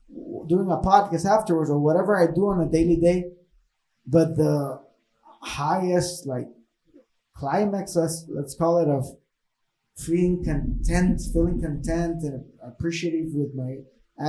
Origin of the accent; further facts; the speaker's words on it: Honduras; But I also, being born and raised in Honduras, we were talking about this with my cousin.